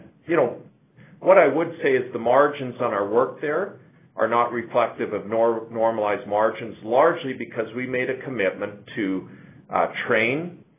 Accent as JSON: {"language": "English", "country": "Canada", "said": "I guess as a Canadian, it saddens me"}